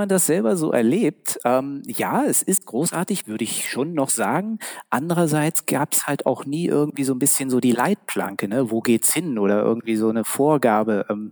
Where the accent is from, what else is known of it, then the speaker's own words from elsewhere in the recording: Berlin, Germany; Also ich bin in Berlin aufgewachsen, geboren und aufgewachsen.